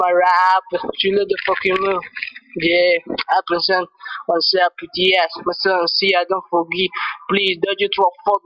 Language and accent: English; Bogotá, Bogotá D.C., Colombia; English is a second language; I'm from Bogota, D.C.